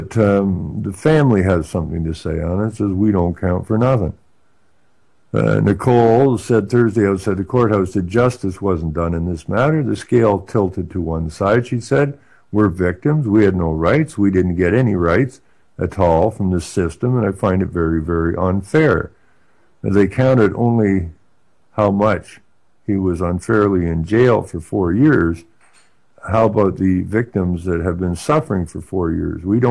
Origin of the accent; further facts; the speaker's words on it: Ontario, Canada; Well, I'm from the Ottawa Valley originally.